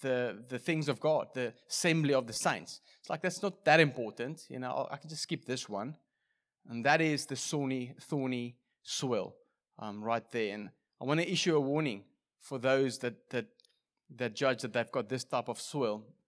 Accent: Free State, South Africa; I come from the Free State, so there's like proper thunderstorms over there.

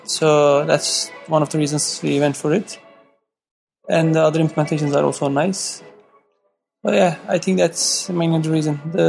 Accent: Istanbul, Turkey; English is a second language; now in Oslo, Norway; I'm from Opera Software. I live in Oslo. I'm originally from Istanbul.

